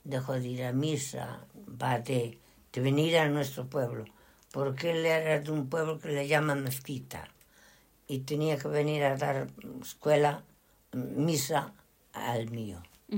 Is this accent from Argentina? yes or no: no; Pereiro, Spain; Sí, yo me crié en España, hija.